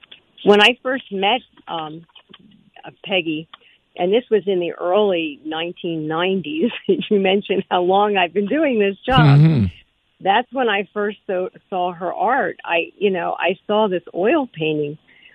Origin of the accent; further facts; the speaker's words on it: Philadelphia, Pennsylvania, United States; we were floored to find out that we were both born and raised in Philadelphia. We both grew up in devout Irish Catholic families